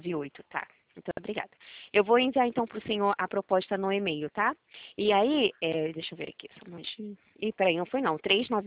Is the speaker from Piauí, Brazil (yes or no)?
no; Rio de Janeiro, Brazil; eu sou do Rio.